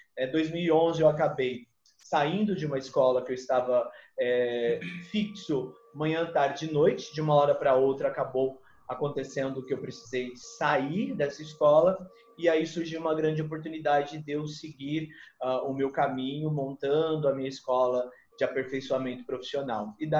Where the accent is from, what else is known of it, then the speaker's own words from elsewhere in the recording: Araçatuba, São Paulo, Brazil; now in São Paulo, Brazil; Então eu nasci em Araçatuba, me criei em Araçatuba. E com 18 anos eu precisei sair de Araçatuba para me mudar para São Paulo.